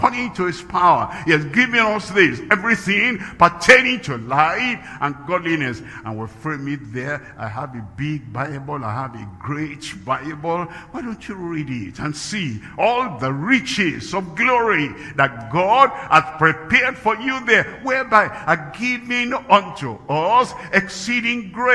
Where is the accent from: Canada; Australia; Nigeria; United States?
Nigeria; And then, I'm a Nigerian, I'm an African